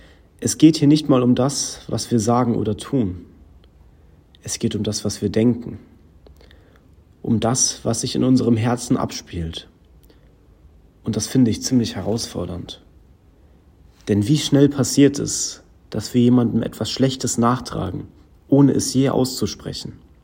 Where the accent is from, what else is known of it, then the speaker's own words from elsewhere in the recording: Niederauerbach, Rhineland-Palatinate, Germany; Ich komme aus Niederauerbach